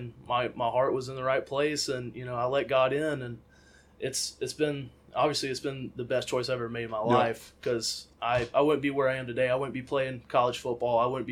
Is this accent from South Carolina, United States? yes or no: yes; Westminster, South Carolina, United States; I'm from Westminster, South Carolina.